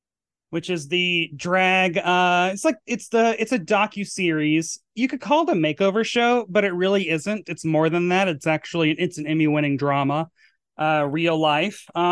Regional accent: Murfreesboro, Tennessee, United States; they just so happen to be shooting the season 4 premiere in my hometown of Murfreesboro, Tennessee.

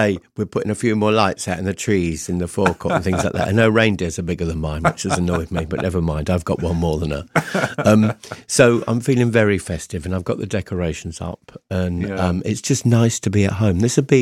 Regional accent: Portsmouth, South East England, United Kingdom; I used to live in Portsmouth. I'm from Portsmouth originally.

